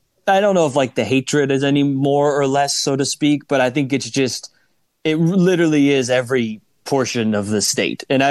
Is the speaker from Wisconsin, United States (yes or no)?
no; Arizona, United States; And I had to constantly remind people I'm from Arizona.